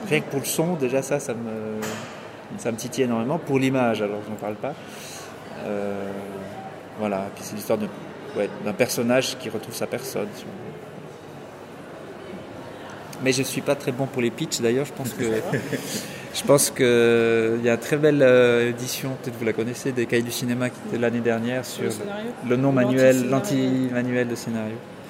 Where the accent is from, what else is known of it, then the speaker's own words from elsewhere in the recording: Neuchâtel, Switzerland; now in Lausanne, Switzerland; Et je viens de Neuchâtel.